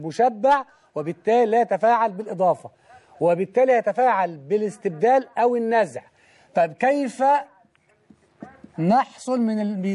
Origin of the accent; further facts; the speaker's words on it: Egypt; احنا عندنا في مصر ربنا يبارك